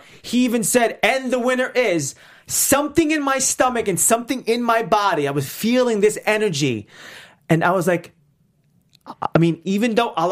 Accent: Northeast, United States; I'm from the Northeast.

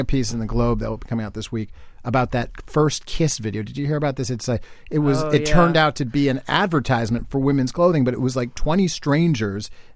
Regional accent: Boston, Massachusetts, United States; And maybe it's just because we're from Boston and we're Boston fans, but I just love that guy.

